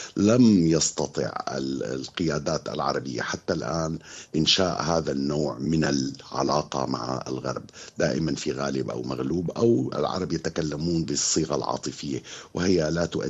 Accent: Syria; لأنه أنا أصلي سوري

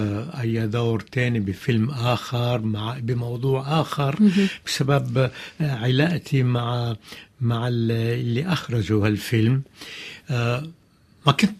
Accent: Beirut, Beirut Governorate, Lebanon; انا بيروتي، عشت 80 سنة ببيروت، خلقان ببيروت، وكل حياتي المسرحية الفنية العائلية مرتبطة ببيروت.

